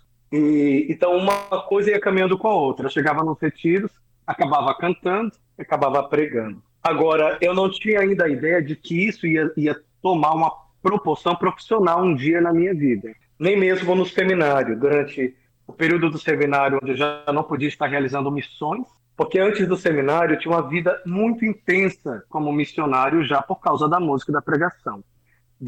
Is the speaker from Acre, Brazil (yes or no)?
yes; Acre, Brazil; moved away as an adult; now in São Paulo, Brazil; eu sou natural do estado do Acre, no norte do país. Vivo em São Paulo há 16 anos, mas até os 20, 21 anos eu morei lá.